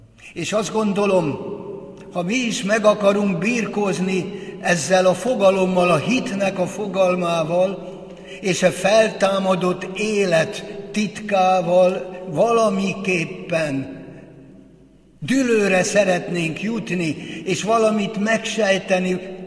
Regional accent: Hungary; mivel magyarok vagyunk

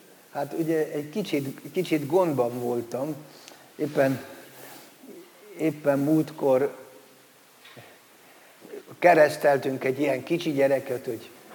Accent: Győr-Moson-Sopron, Hungary; mert én meg szigetközi vagyok. Ugye én a gyerekkoromban így nőttem föl, hogy Szigetköz, Csallóköz, az milyen szorosan tartozik

